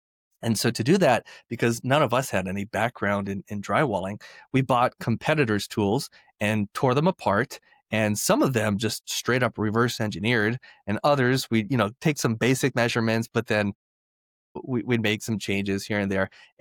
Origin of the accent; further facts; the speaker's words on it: Hawaii, United States; I grew up in Hawaii and there were, you know, beautiful waves and beaches and the weather was perfect every day.